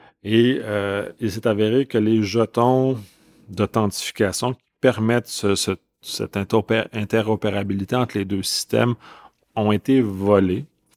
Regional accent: Canada; Puis en tant que Canadien, bien, ça m'intéresse

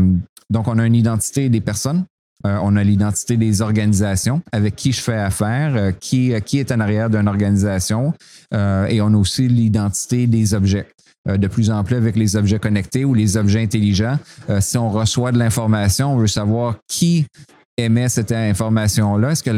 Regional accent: Quebec, Canada; born there; Moi, je suis né au Québec.

